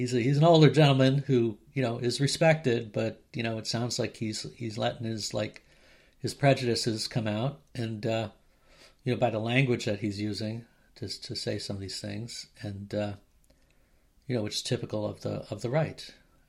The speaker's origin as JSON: {"language": "English", "region": "New York", "country": "United States", "said": "I'm from New York."}